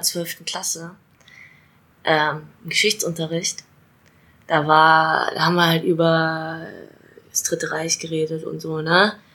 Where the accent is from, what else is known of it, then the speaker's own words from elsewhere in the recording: East Germany, Germany; als Ossi-Kind quasi schon fast